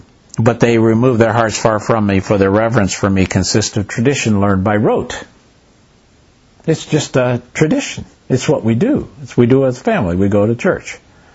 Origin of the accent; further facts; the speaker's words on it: the South, United States; I'm from the South, and there are a lot of people that go to church in the South.